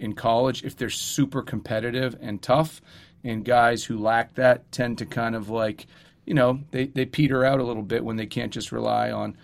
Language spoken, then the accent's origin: English; Alberta, Canada; when I grew up in Alberta